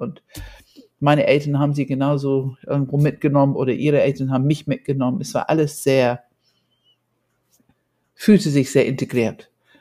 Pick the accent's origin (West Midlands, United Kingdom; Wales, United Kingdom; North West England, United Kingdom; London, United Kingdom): London, United Kingdom; also born or lived in Scotland; die Klassiker bei uns in England, es gab, also ich bin ja in London so die meiste Zeit, also nachdem wir von Schottland nach London gezogen sind, die meiste Zeit